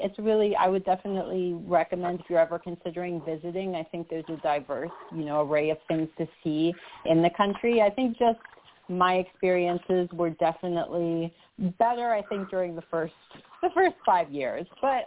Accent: Philadelphia, Pennsylvania, United States; also born or lived in China; So I am from Philadelphia originally. I'm actually back in Philadelphia at the moment, but I was living in China for the last 7 years

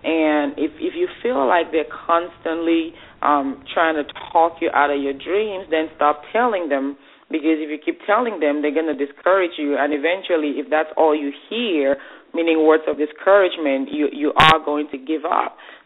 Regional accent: Cameroon; now in United States; I'm from Cameroon in Africa, and I had this big dream of coming to America.

